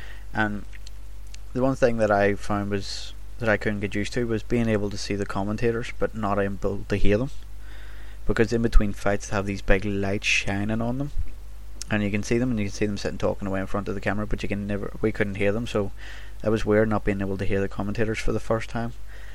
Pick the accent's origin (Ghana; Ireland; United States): Ireland; it was weird because around us we were the only two Irish people.